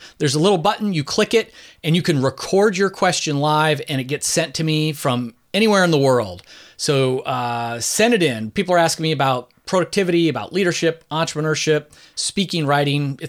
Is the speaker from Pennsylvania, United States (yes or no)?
yes; Philadelphia, Pennsylvania, United States; back from my hometown of Philadelphia. Shout outs to the 215s.